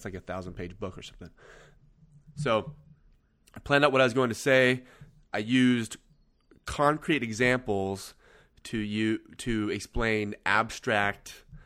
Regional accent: Kansas, United States; like I said, I'm from Kansas, and... I recently moved from the city. I'm a suburban kid, and we recently moved out into the country.

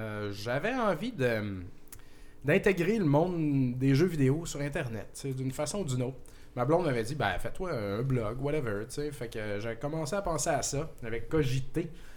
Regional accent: Quebec, Canada; je viens de la Beauce, en fait. J'étais un beauceron aménagé à... J'étais allé à Sherbrooke en 97. Faire mon deck en graphiste pendant 3 ans. Puis je suis venu faire un bac en design graphique à l'UQAM.

